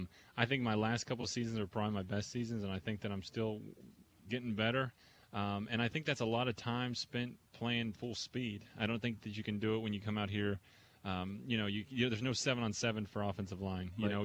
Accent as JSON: {"language": "English", "town": "Buena Vista", "region": "Colorado", "country": "United States", "said": "I'm from a town of about 2,500 people up in the mountains of Colorado."}